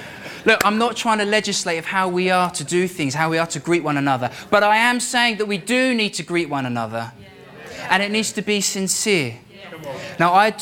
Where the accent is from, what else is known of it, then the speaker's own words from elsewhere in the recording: London, United Kingdom; I'm originally from London, the best city in the world.